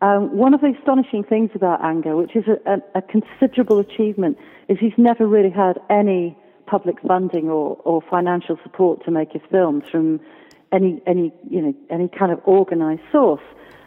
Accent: Wales, United Kingdom; Yeah, I'm afraid, you know, as a Welsh woman, my geography of the American West Coast not terribly wonderful.

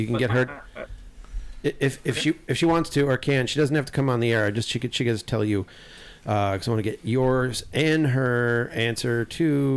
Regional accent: United States; I'm an American, so that means I bought all the books and just watched the movies.

